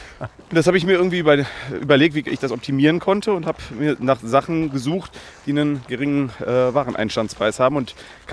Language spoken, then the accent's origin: German; Lower Saxony, Germany; now in Cologne, Germany; Ich bin 45 Jahre, nicht gebürtiger Kölner, sondern ich bin geboren im Ostfriesland, direkt an der Nordseeküste. Da groß geworden